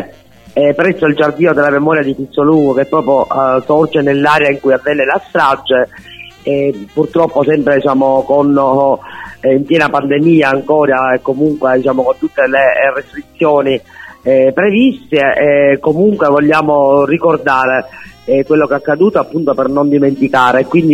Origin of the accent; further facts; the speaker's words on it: Sicily, Italy; noi poi da siciliani che siamo molto diciamo sociali come persone